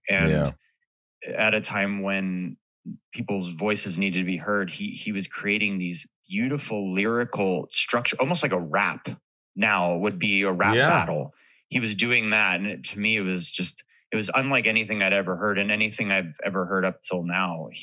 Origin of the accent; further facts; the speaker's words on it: Hollywood, California, United States; I grew up in Hollywood.